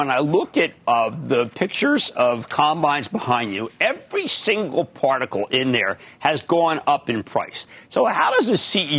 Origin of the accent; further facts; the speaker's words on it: New Jersey, United States; Oliver in my home state of New Jersey.